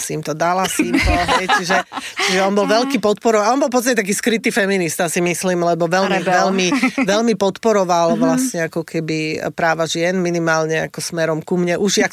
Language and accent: Slovak; Bardejov, Prešov Region, Slovakia; Ja som z Bardejova, ja som z východu.